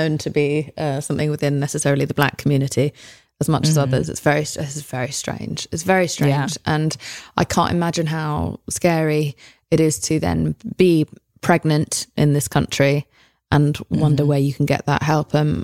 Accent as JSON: {"language": "English", "region": "England", "country": "United Kingdom", "moved": "yes", "said": "especially as an English person coming here, just being like, how are we?"}